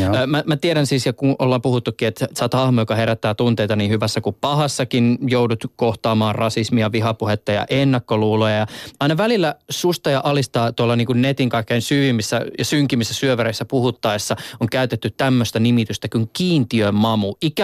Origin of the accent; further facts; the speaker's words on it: Somalia; mä nyt oon alun perin Somaliasta